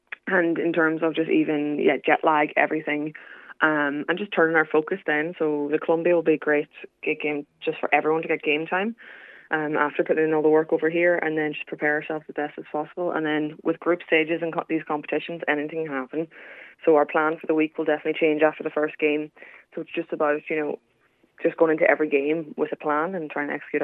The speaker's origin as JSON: {"language": "English", "country": "Ireland", "said": "I think as the Irish, we love the underdog title and ethos. So for us going over there, we know there's going to be, you know, a lot of Irish supporters."}